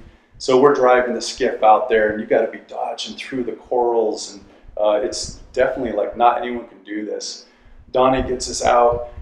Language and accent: English; Utah, United States; And growing up in Utah, like you said, I was landlocked.